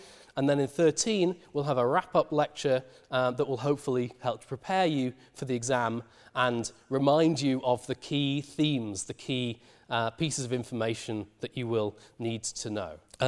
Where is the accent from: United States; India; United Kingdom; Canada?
United Kingdom; One of them is that I am British myself and I like the British Isles